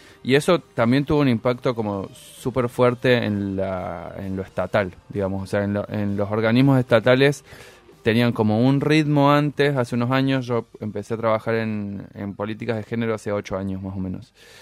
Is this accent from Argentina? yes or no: yes; Córdoba, Argentina; soy de la provincia de Córdoba. Igual mi acento está